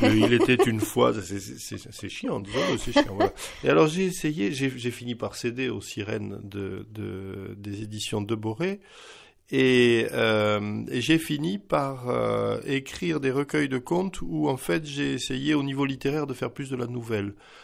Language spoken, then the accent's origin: French; Paris, Île-de-France, France; born there; now in Ariège, France; Oui, je suis né à Paris. Une erreur d'aiguillage fatale à l'époque de ma naissance, ça fait que je suis né à Paris. Mais je vis en Ariège, je me considère pyrénéen avant tout, voilà, méridional.